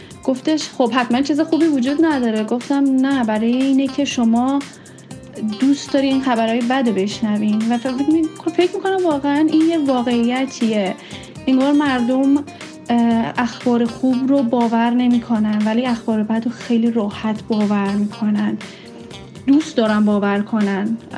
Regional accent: Iran; now in Australia; من استرالیا زندگی میکنم و یادمه که یک بار یه خانم مسنی بودن منتظر توی ایستگاه اتوبوس و بعد اینکه فهمیدن من ایرانی هستم

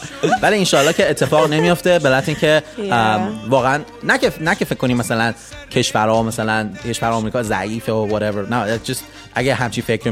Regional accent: Iran; چون ما همه ایرانی هستیم

